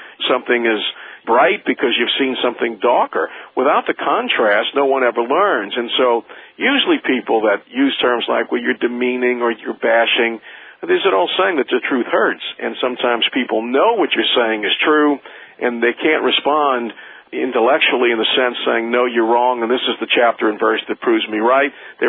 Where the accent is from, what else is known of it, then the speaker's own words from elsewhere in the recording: New Orleans, Louisiana, United States; I'm from New Orleans and we have a football team called the New Orleans Saints.